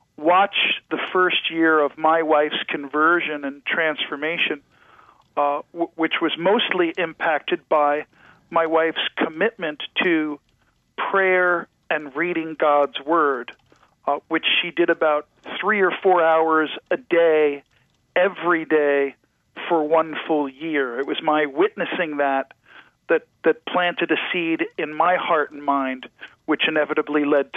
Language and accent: English; New York, United States; now in Arizona, United States; Honey, we're from New York, and now we're in Arizona.